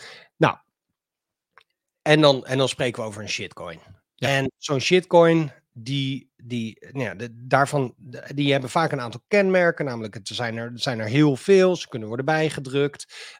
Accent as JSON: {"language": "Dutch", "town": "The Hague", "region": "South Holland", "country": "Netherlands", "said": "En mijn wortels liggen in Den Haag. Mijn wortels liggen in iets breder in Nederland."}